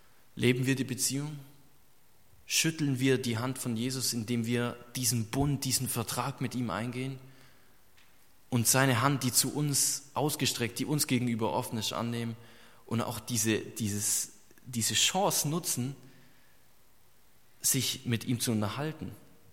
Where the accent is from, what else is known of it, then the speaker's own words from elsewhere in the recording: Bavaria, Germany; Ich komme ja aus Bayern.